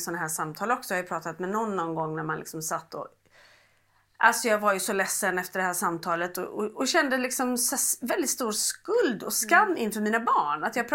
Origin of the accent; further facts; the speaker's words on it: Sundsvall, Västernorrland County, Sweden; Jag är från Sundsvall. Ja, jag gillar ju Sundsvall.